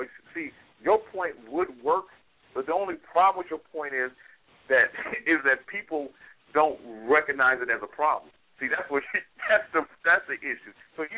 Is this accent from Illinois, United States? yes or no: yes; Chicago, Illinois, United States; now in Texas, United States; I'm in Texas now, but I was born and raised in Chicago, and I remember being under the Daley administration